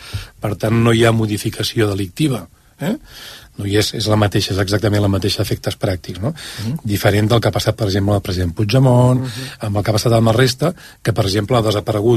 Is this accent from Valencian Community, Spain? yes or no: no; Terrassa, Catalonia, Spain; som de Terrassa els dos